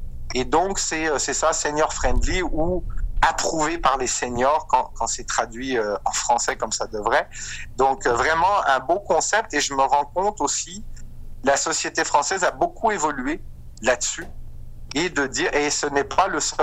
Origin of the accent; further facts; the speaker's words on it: Auvergne-Rhône-Alpes, France; quand on vient de mon coin, on est savoyard avant d'être français